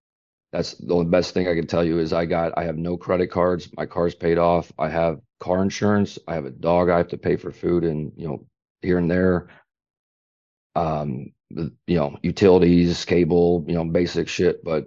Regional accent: Toledo, Ohio, United States; Now, I was born and raised in Toledo, Ohio. And if you know anything about Toledo, Ohio, flip a coin if you're Ohio State Michigan fan.

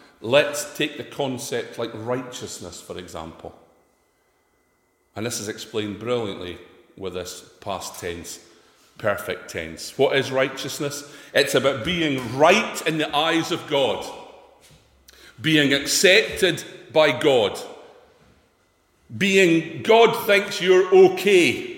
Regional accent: Scotland, United Kingdom; You know, I was born Scottish. I don't drink whiskey and eat haggis to be Scottish. I am Scottish.

